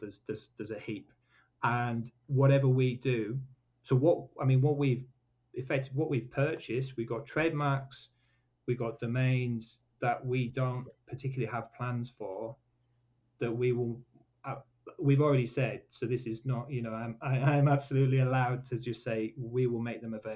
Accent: Yorkshire and the Humber, United Kingdom; I'm from Yorkshire.

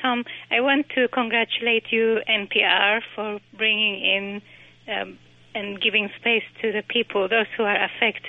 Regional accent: Eritrea; English is a second language; now in United States; I'm from Eritrea.

